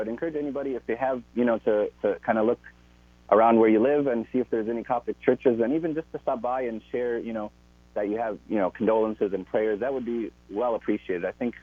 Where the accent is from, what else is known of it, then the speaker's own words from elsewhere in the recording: Chicago, Illinois, United States; born there; Yeah, I am. I was born in Chicago.